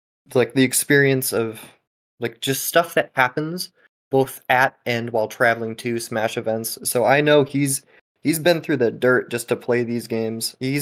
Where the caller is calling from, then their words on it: New England, United States; I'm calling in from New England.